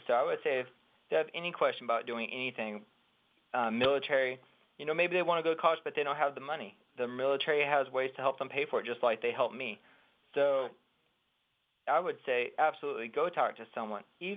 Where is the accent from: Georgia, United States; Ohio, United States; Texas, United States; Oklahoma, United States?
Texas, United States; now in Montgomery, United States; I grew up in Texas, stationed here in Alabama.